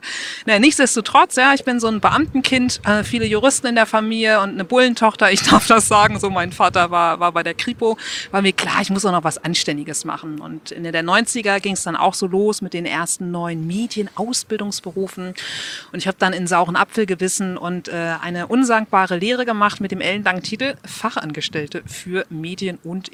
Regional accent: Buchholz in der Nordheide, Lower Saxony, Germany; Ich bin heute 42 und habe so Mitte der 90er Abi gemacht. Ich bin aufgewachsen in Buchholz. Falls das jemand kennt, meistens kommt dann, ja, Buchholz in der Nordheide, ne?

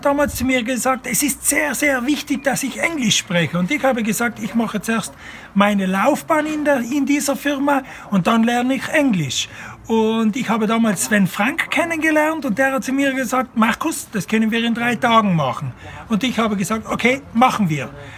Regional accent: Bolzano, Trentino-Alto Adige, Italy; ich komme aus Bozen, Südtirol

